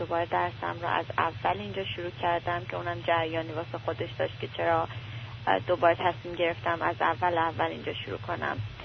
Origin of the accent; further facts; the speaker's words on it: Sari, Mazandaran, Iran; also born or lived in Tehran; now in Sacramento, United States; ماه 59 در ساری به دنیا اومدم، تا دوره دبیرستانم اونجا بودم. بعد از اون ساکن تهران شدیم.